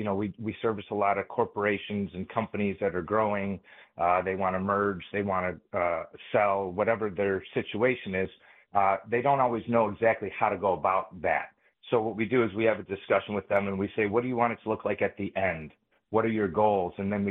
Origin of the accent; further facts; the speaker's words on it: Michigan, United States; Michigan State's always been close to my heart of growing up in Michigan.